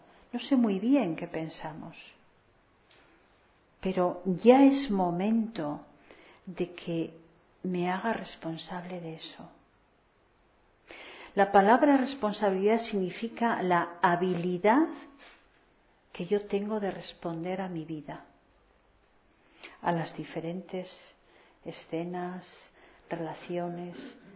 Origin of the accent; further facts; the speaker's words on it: Spain; born there; moved away as an adult; now in Canary Islands, Spain; Y yo que nací aquí en la península y que después me fui por trabajo allí